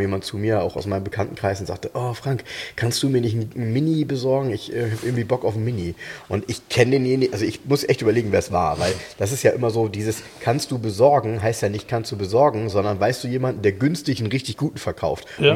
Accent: Germany; da gehst du hin so als Deutscher

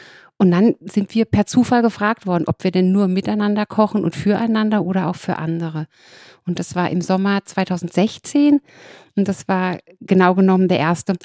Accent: Hesse, Germany; now in Hamburg, Germany; Nein, ich komme aus Hessen.

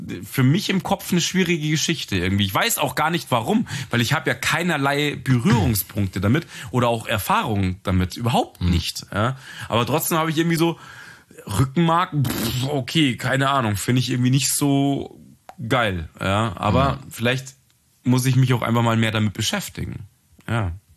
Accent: Munich, Bavaria, Germany; Und jetzt sind wir sind ja Münchner

